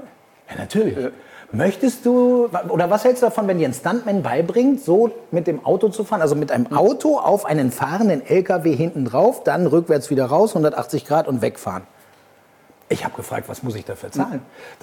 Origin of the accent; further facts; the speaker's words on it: Argentina; now in Germany; und ich bin ja in Argentinien aufgewachsen.